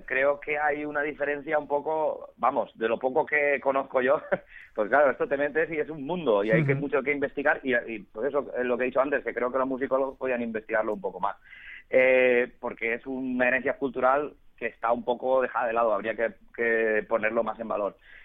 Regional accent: Valencia, Valencian Community, Spain; pues yo soy de Valencia

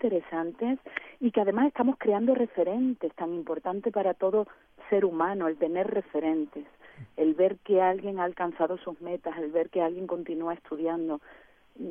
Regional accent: Extremadura, Spain; A los gitanos porque somos extremeños

